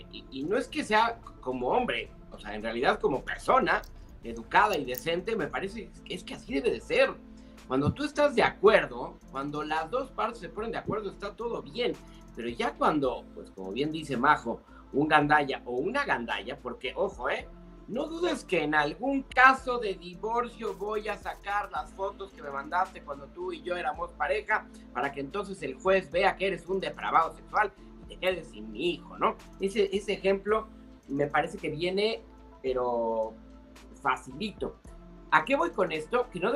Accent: Mexico City, Mexico; yo soy de la Ciudad de México

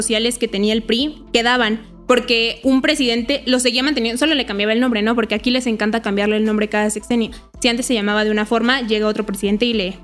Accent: Mexico; estas cosas nos pertenecen porque somos mexicanos, literal lo que está en México es de los mexicanos.

